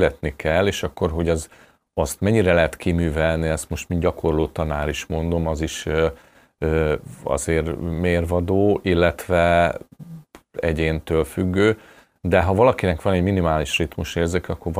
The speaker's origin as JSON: {"language": "Hungarian", "town": "Pécs", "region": "Baranya", "country": "Hungary", "tie": "born or raised there", "said": "én Pécset születtem, és ott is nőttem föl, és akkor jártam föl 2 évig, vonatoztam Budapestre"}